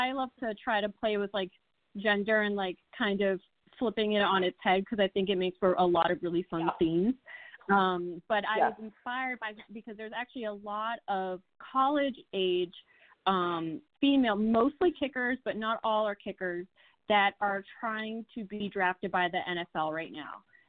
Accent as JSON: {"language": "English", "town": "Boston", "region": "Massachusetts", "country": "United States", "moved": "yes", "lives_now": "New Orleans, United States", "said": "because obviously I'm from Boston originally, and I moved down to New Orleans in 2008"}